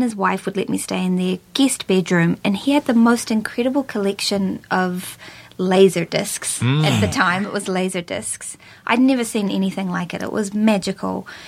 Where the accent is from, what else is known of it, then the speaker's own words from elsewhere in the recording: New Zealand; accent: New Zealand; he asked me to just use my New Zealand accent.